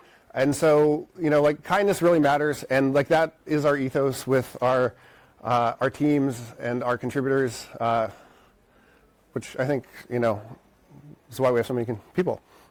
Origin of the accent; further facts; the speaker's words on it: Washington, District of Columbia, United States; And I'm from the Washington, D.C. area